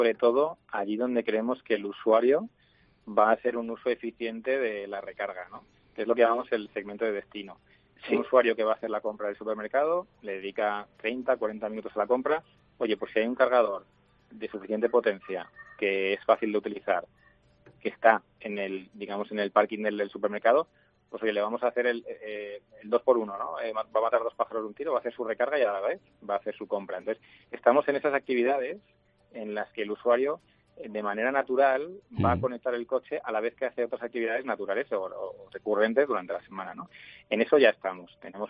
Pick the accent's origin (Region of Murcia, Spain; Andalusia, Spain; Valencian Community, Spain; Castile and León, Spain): Region of Murcia, Spain; Cartagena; Dentro de poco empezamos en mi tierra, yo soy de Cartagena